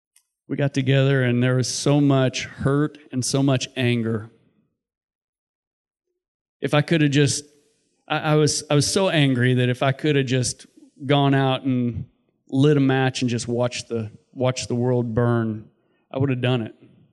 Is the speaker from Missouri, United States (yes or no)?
yes; Cosby, Missouri, United States; I grew up in Cosby, Missouri. Great family. I was raised in a great family.